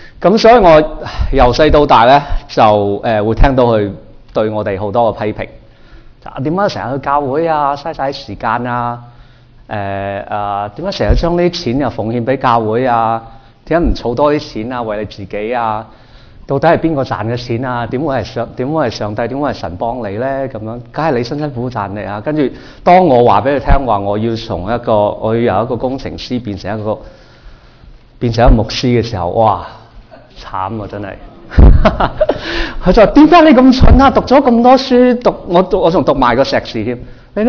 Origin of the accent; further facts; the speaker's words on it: Taiwan; born there; 我喺台湾出世。咁主要原因我识讲广东话，系因为我屋企系广东人。